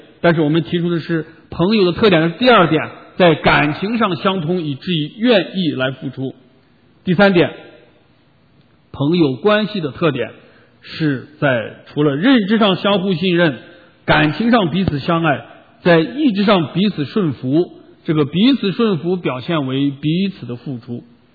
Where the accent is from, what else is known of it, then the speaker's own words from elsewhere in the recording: China; 我们中国人讲过，为了朋友怎么样，两肋插刀。